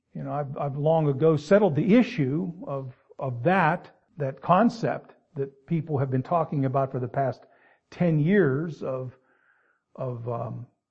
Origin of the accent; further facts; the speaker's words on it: Pennsylvania, United States; I was born in America. I was raised in Pennsylvania.